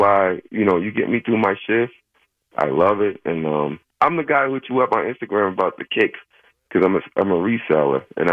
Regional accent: Paterson, New Jersey, United States; I'm originally from Patterson

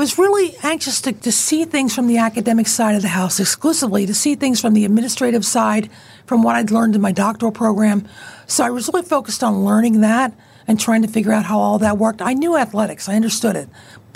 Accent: Abington, United States; Abington's my hometown.

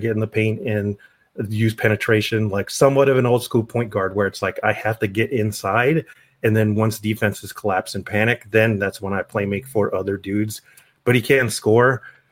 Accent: Albuquerque, New Mexico, United States; I'm from Albuquerque. That's where I grew up. I'm a Lobo.

